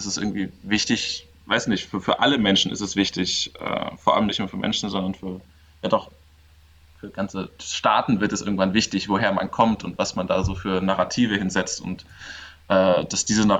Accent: Mainz, Rhineland-Palatinate, Germany; wir kommen ja irgendwie alle aus Mainz

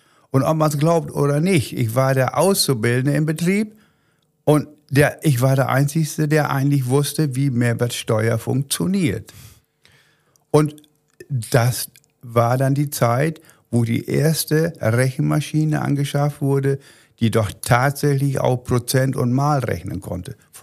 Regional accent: Renkenberge, Lower Saxony, Germany; Ja, wir hatten einen kleinen Siedlerbetrieb. Ich komme aus Renkenberge.

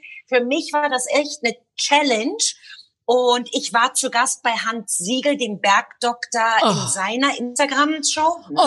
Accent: Berlin, Germany; now in Israel; Ich antworte dann Berlin, weil ich mir am Anfang nicht so sicher war, wie kommt das eigentlich an, wenn ich sage, ich bin aus Deutschland.

